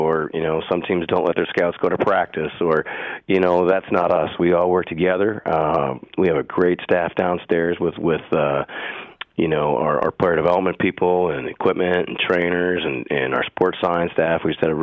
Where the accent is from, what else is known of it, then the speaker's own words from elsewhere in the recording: Green Bay, Wisconsin, United States; look, I grew up in Green Bay